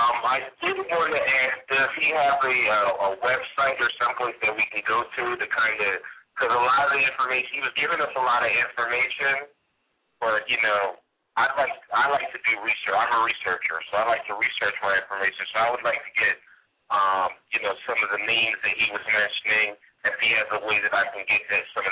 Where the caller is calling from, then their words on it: New Jersey, United States; I'm calling from New Jersey.